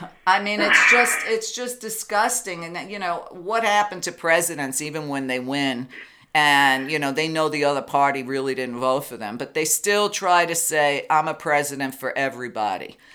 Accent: Brooklyn, New York, United States; And listen, I grew up in Brooklyn with a lot of Puerto Rican girls, okay?

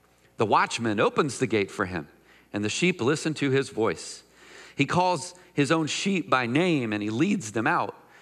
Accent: Mineola, Texas, United States; You know, I grew up in Mineola, Texas. There's farmland and farmers.

